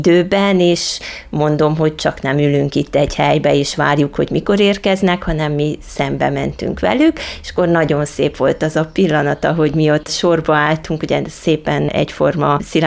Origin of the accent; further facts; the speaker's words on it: Romania; szombaton volt maga a csíksomlyói búcsú, nagyon korán keltünk, hogy odaérjünk az én szülőfalumba